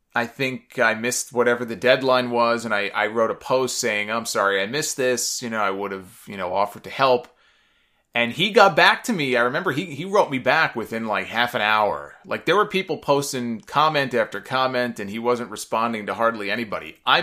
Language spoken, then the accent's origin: English; India; As an Indian, I'm excited to see someone like him who can actually wrestle